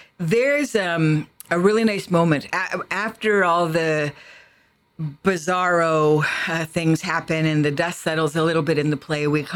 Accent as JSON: {"language": "English", "town": "Vancouver", "region": "British Columbia", "country": "Canada", "tie": "born there", "said": "I was born out West. I was born in Vancouver."}